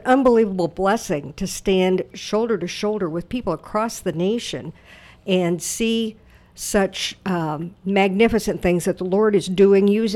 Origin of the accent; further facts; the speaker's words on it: Columbus, Indiana, United States; born there; now in Fort Wayne, United States; Actually, I was born in Columbus, Indiana.